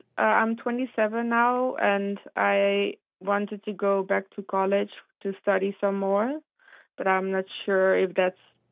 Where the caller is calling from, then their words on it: Netherlands; Thank you. I'm calling from the Netherlands.